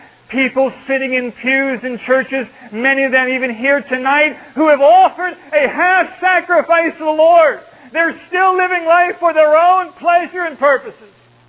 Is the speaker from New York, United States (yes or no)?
no; Ohio, United States; I was from Ohio, and pride, proud, my heart, calling back home, writing.